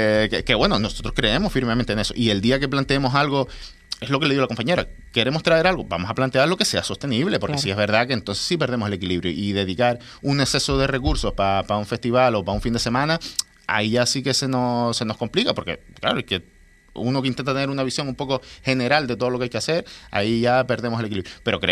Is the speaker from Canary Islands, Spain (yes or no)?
yes; El Cotillo, Canary Islands, Spain; Yo soy del Cotillo, para mí mi fiesta del Cotillo es identidad, es cultura, es comunidad, es economía.